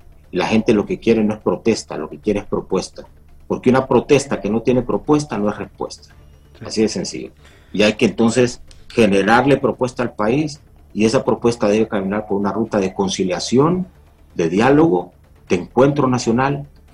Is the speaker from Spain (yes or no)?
no; Honduras; En este país todos somos hondureños, todos nos necesitamos